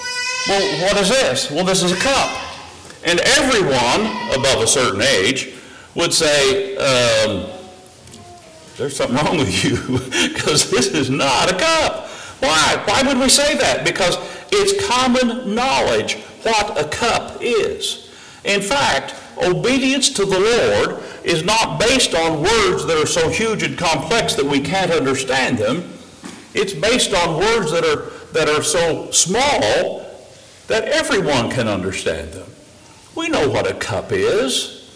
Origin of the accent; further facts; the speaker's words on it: Missouri, United States; accent: Missouri; I was fresh from Missouri, so I was learning Greek with an El Salvadorian accent and speaking it then in a Missouri accent.